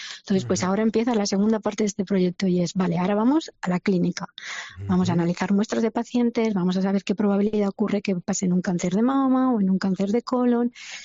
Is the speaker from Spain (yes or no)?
yes; Villena, Valencian Community, Spain; Yo de Alicante.